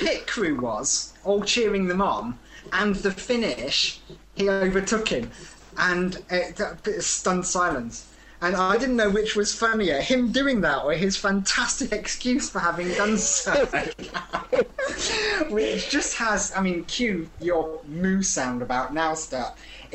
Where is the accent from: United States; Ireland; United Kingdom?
United Kingdom; Cooked, please. I'm British. You cook it. I'll eat it.